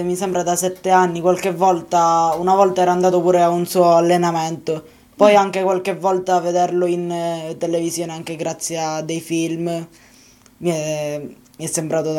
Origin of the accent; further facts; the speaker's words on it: Milazzo, Sicily, Italy; vengo da Milazzo